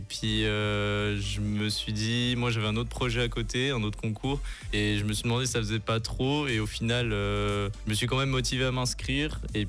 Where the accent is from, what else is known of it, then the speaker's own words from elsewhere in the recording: Yverdon, Vaud, Switzerland; j'ai 21 ans et je viens d'Yverdon.